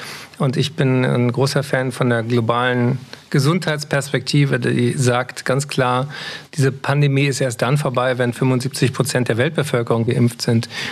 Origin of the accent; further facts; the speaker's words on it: Berlin, Germany; also born or lived in Frankfurt am Main; Ja, ich kam mit einem Lebensjahr nach Berlin, deswegen habe ich auch keinen hessischen Einschlag